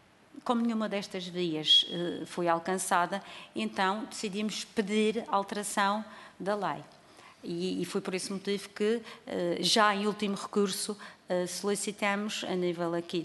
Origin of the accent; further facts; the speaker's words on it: Madeira, Portugal; eu sou, aliás já deu para perceber, eu sou madeirense, vivo lá há muitos anos